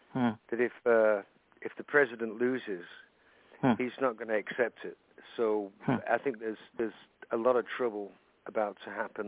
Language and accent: English; Lancaster, North West England, United Kingdom; Well, they're from Manchester, and I'm from Lancaster, which is like 20 miles away.